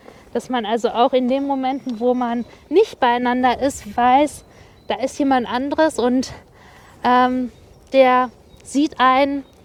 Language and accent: German; Wanne-Eickel, North Rhine-Westphalia, Germany; Und ich bin komme ursprünglich aus Wanne-Eickel. Man sagt nicht Herne, ich komme aus Wanne-Eickel.